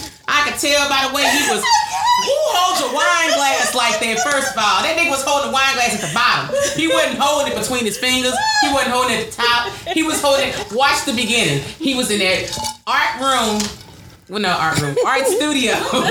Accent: Beaumont, Texas, United States; where I'm from Beaumont, but it's like Beaumont, they always say it's like a hybrid of like Texas and Beaumont. I mean, Texas and Louisiana.

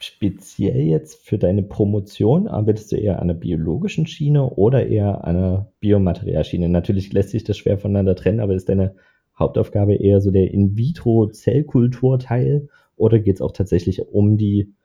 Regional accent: Dresden, Saxony, Germany; dass ich als Dresdner erstmal an die TU möchte.

